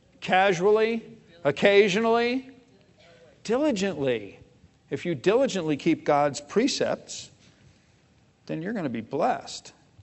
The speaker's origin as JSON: {"language": "English", "town": "New York City", "region": "New York", "country": "United States", "tie": "born or raised there", "said": "If you know me, you might know that I grew up in New York City, that I hated school"}